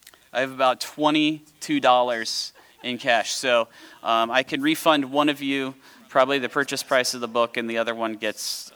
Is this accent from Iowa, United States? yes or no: yes; Iowa, United States; Now, I am from Iowa, and I thought everybody knew about the Iowa State Fair.